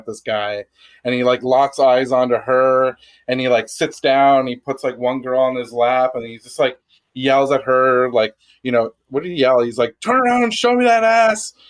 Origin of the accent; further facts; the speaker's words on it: Canada; being Canadian and having it be like this Canadian story